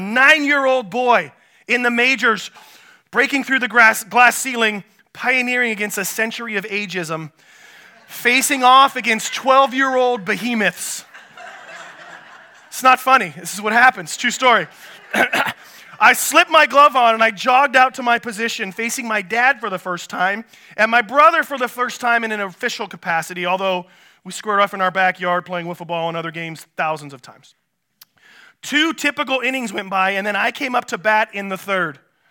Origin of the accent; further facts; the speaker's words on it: Washington, United States; Little League Baseball in my hometown in Washington, my brother, father, and I would surely be key players